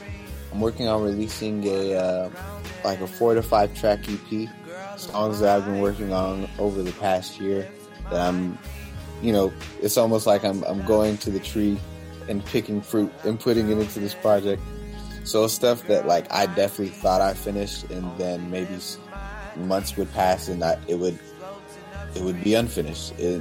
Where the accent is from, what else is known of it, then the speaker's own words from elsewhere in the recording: Redlands, California, United States; I grew up in Redlands, California, Inland Empire.